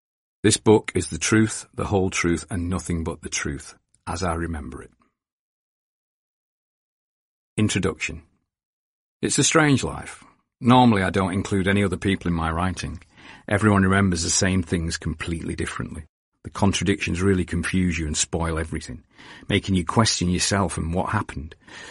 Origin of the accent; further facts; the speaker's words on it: Salford, North West England, United Kingdom; "No, we're not fucking Nazis, we're from Salford."